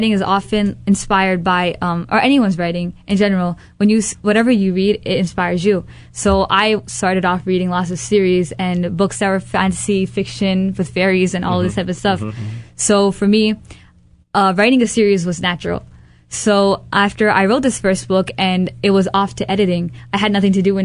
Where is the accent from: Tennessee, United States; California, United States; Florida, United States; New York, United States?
New York, United States; Brooklyn; born there; now in Long Island, United States; We were born in Brooklyn.